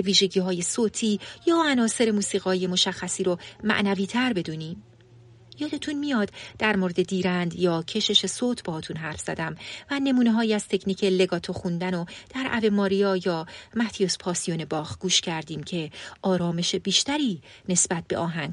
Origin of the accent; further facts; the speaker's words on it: Iran; ما فارسی زبونای مسلمون که توی ایران بزرگ شدیم